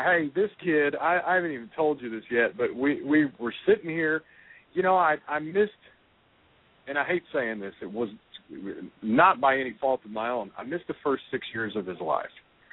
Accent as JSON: {"language": "English", "town": "Roland", "region": "Oklahoma", "country": "United States", "tie": "born or raised there", "said": "I am down in my hometown. I'm in Roland, Oklahoma, right across the river, right across the bridge"}